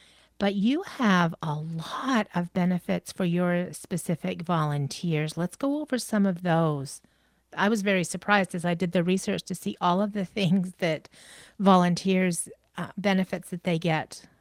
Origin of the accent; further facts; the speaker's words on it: Bangor, Maine, United States; And I grew up in Bangor, so I remember when it was so much smaller